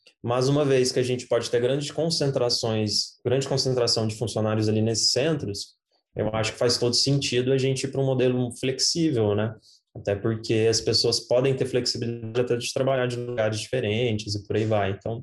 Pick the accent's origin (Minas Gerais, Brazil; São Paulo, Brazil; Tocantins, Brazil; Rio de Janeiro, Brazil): Minas Gerais, Brazil; Uberlândia; a gente é daqui de Uberlândia, né, a gente nasceu aqui